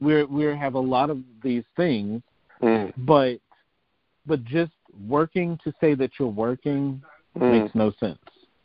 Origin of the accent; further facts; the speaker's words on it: Alabama, United States; I loved growing up in Alabama. My parents were great.